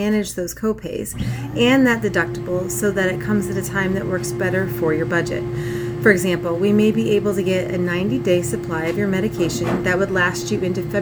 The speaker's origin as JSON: {"language": "English", "region": "Iowa", "country": "United States", "tie": "born or raised there", "said": "I'm originally born and raised in Iowa. We'll never leave Iowa. I live just north of town on a farm."}